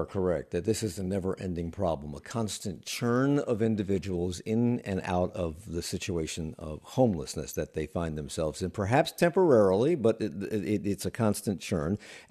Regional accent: Washington, District of Columbia, United States; And I grew up in the Washington area.

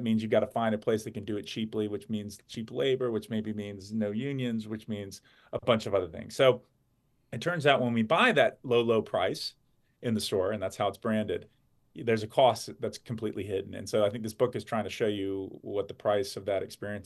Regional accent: the South, United States; I grew up in the American South

